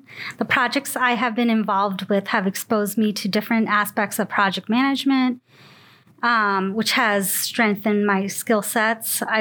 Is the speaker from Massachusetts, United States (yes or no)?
yes; Lexington, Massachusetts, United States; now in Somerville, United States; I grew up in Lexington, and I'm currently living in Somerville.